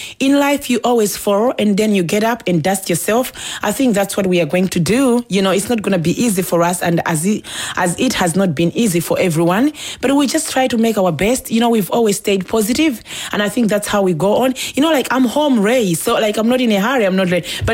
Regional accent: Ireland; I'm an Irish woman. I have to do justice to my country.

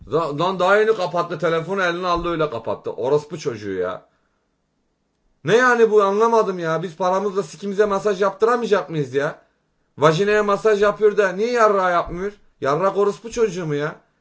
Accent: İzmir, Turkey; Yok hayır ya ne yani ben sana İzmirliyim dedim.

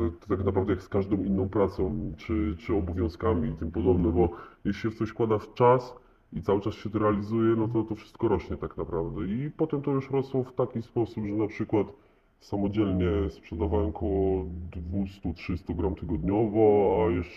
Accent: western Poland, Poland; Pochodzę z dużego miasta na zachodzie Polski.

